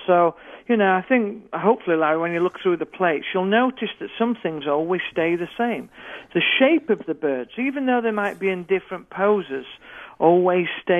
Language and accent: English; United Kingdom; Very much so, yeah. It's in Britain, it's a young man's sport